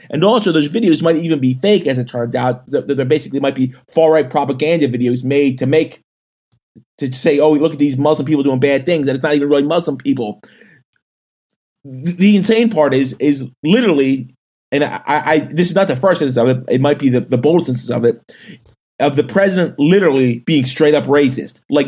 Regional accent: Canada; as a Canadian

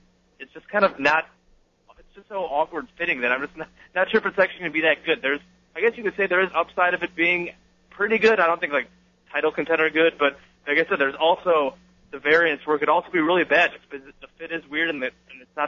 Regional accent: Chicago, Illinois, United States; I was growing up in Chicago, and what he did before all the injuries, he was obviously great

